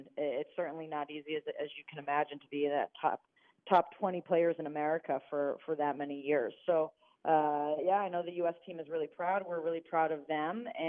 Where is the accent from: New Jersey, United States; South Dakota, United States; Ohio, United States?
New Jersey, United States; I grew up in New Jersey, so I'd go to Rutgers University women's soccer games and Princeton University soccer games.